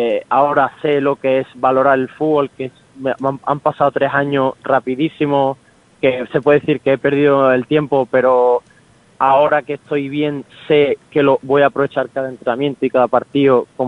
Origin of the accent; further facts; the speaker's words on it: Málaga, Andalusia, Spain; Hombre, claro, yo al final soy de aquí, yo soy del Málaga.